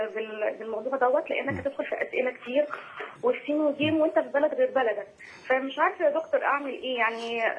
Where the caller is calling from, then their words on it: Mecca, Makkah Province, Saudi Arabia; والله يا شيخ انا هنا من مكة وحصلت حاجة غريبة جدا.